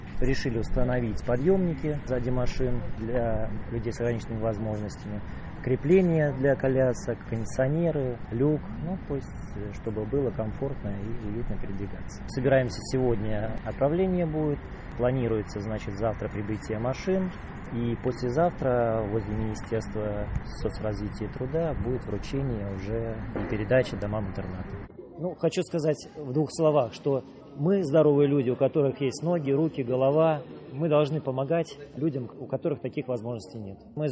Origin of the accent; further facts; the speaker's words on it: Minsk, Belarus; moved away as an adult; now in Russia; Я сам уроженец города Минска. Я закончил там Академию физкультуры. Тренировался за Беларусь, выступал за Беларусь долгое время.